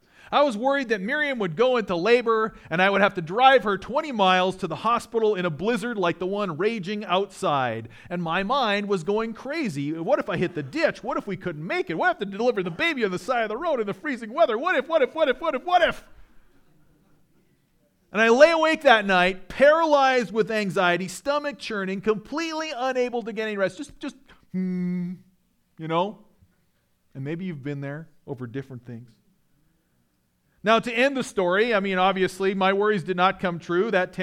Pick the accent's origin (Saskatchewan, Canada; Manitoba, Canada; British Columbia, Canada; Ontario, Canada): Manitoba, Canada; Winnipeg; I grew up in Canada. I grew up in Winnipeg, the coldest major city in North America